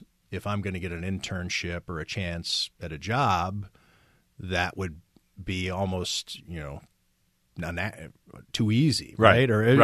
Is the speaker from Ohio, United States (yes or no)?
yes; Cleveland, Ohio, United States; Yeah, I'm from Cleveland originally. Went to Baldwin-Wallace College.